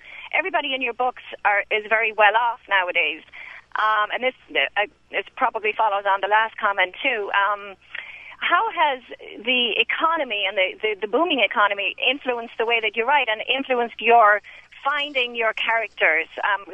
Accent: Ireland; accent: Irish; moved away; I'm Irish, as you can tell by my accent. I have lived here for 20 years.

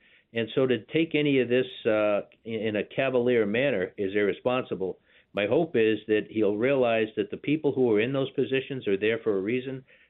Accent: Boston, Massachusetts, United States; I grew up in Boston as an Irish kid.

